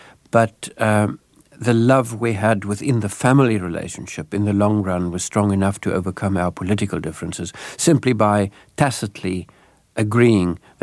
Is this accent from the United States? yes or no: no; South Africa; was exposed to many of my new friends there who viciously turned against me as a South African, as if I were co-responsible for what was happening.